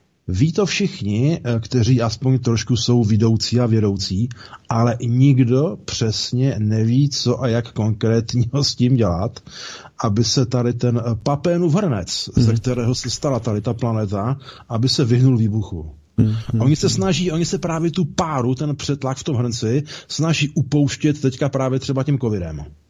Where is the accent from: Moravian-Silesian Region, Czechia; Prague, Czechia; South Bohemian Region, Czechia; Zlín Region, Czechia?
Zlín Region, Czechia; Valašské Meziříčí; my jsme u nás ve Valmezu v tomhle směru bývali mistři zakomančů v 70. a 80. letech minulého století